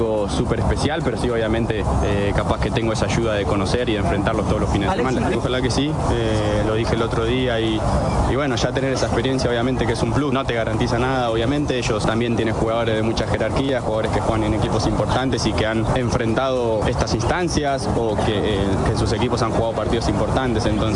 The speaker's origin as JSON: {"language": "Spanish", "country": "Argentina", "said": "Todos somos súper argentinos, amamos nuestro país"}